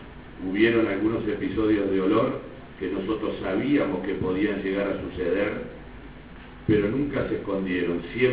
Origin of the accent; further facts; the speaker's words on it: Río Negro, Uruguay; especialmente para la gente de mi pueblo de Caiventos